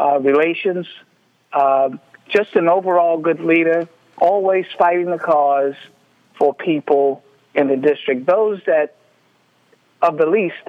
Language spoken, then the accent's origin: English; Baltimore, Maryland, United States; I'm from Baltimore. I know the element of the city